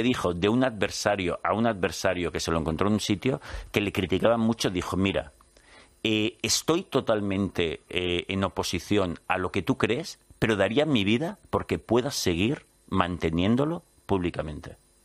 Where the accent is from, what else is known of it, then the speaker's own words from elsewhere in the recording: Barcelona, Catalonia, Spain; ya sabes que yo soy de Barcelona, sí.